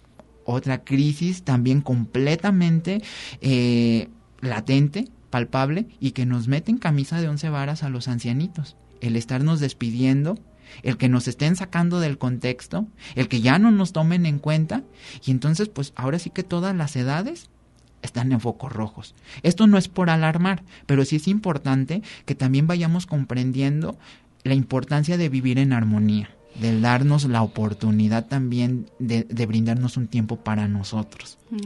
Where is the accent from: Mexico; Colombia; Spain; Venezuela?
Mexico